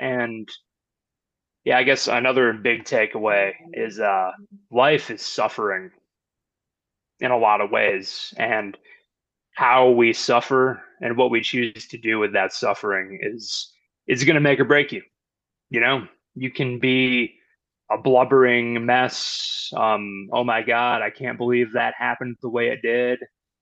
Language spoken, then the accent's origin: English; Pennsylvania, United States; You know, what if I got in shape when I was still in high school? And, you know, I grew up in Pennsylvania.